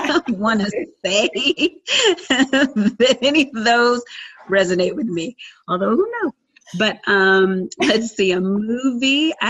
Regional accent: Youngstown, Ohio, United States; I am from Youngstown, Ohio, where the weather is summer and winter.

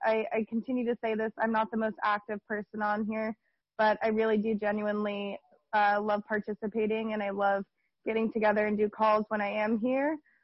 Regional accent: California, United States; I'm from the Bay Area.

